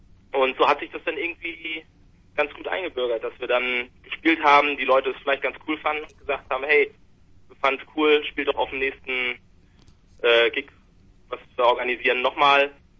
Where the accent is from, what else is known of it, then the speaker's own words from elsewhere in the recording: Rostock, Mecklenburg-Vorpommern, Germany; Wir kommen aus Rostock.